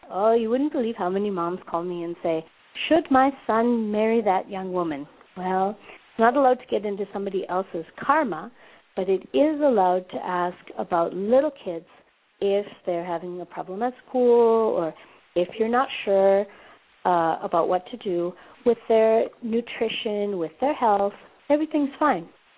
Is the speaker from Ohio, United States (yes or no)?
no; Minneapolis, Minnesota, United States; now in California, United States; 8 a.m. in my hometown of Minneapolis